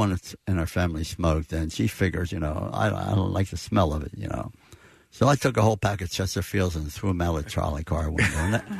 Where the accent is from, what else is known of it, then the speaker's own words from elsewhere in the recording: United States; And, well, it's part of history, and I just loved being an American.